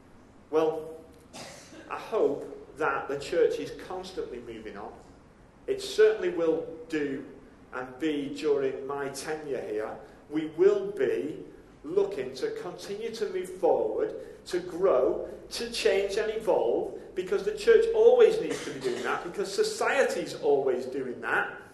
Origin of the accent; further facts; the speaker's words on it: Widnes, North West England, United Kingdom; I ended up in the city of Liverpool, which was, I'm from a town called Widnes, but I missed my stop on the way back to Widnes and ended up in Liverpool city centre.